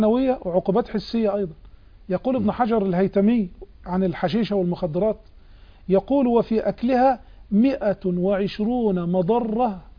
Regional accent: Port Said, Port Said Governorate, Egypt; شوربه بيسموها شوربه عندنا في بورسعيد مشهوره البكلاويز

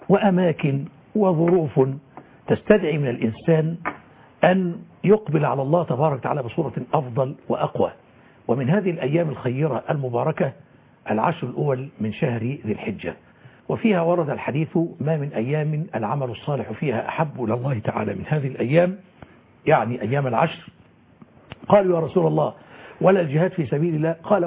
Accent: Egypt

